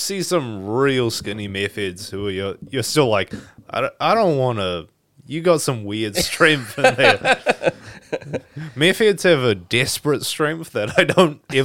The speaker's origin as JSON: {"language": "English", "country": "New Zealand", "said": "I'm Kiwi."}